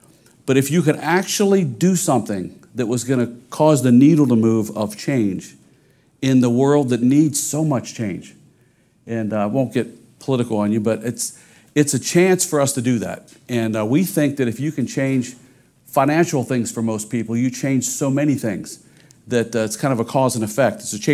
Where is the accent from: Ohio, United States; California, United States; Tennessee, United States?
Ohio, United States; Cincinnati; now in Atlanta, United States; And so I was from Cincinnati, Ohio. And so I would bring people to Atlanta